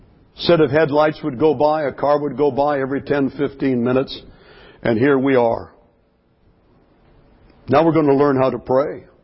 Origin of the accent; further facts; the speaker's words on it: Lompoc, California, United States; A couple of days later, I got a thick envelope in the mail from my hometown. I've never found out who. It had no return address. I saw the postmark, Lompoc, California.